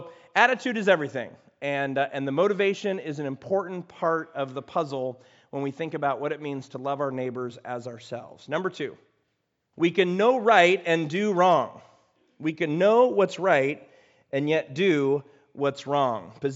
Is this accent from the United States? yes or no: yes; United States; I'm an American. Okay, great. What are you doing? Grew up in the church.